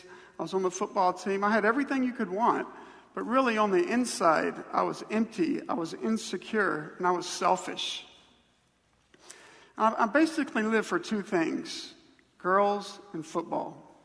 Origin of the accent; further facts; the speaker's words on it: Montgomery, Alabama, United States; growing up in the Bible Belt, you know, you might say Montgomery is like the belt buckle of the Bible Belt.